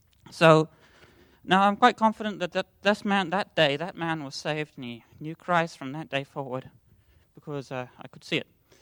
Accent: South Africa; So I'm actually from South Africa.

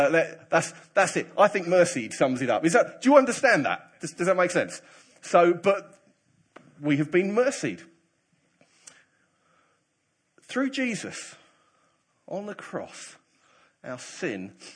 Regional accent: England, United Kingdom; He's Indian, I'm English. He's born and bred in India, I'm born and bred in the UK.

